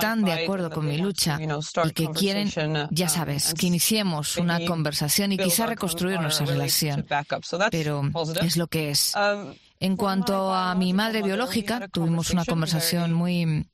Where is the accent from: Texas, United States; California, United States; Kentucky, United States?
Kentucky, United States; Louisville; born there; busqué Louisville, Kentucky, que es la ciudad en la que nací.